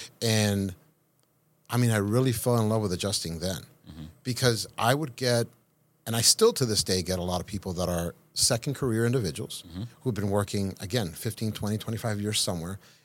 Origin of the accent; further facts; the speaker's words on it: Miami, Florida, United States; born there; moved away; I mean, I was born in Miami. We left South Florida for the Carolinas in 2012.